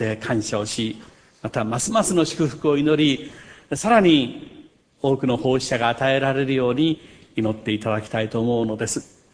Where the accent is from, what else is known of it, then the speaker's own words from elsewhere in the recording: Kochi, Japan; 私の同郷の高知出身で、